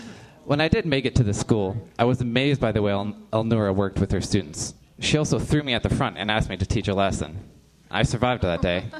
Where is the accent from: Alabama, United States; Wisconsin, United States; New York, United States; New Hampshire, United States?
New Hampshire, United States; I have to admit, I'm from New Hampshire, and I'm kind of scared of the South.